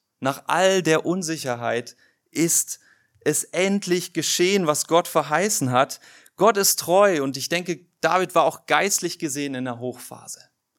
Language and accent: German; Rhine area, Germany; hier in Deutschland euch eine Burg angeschaut, wo ich herkomme, ne? Auch am Rhein und so.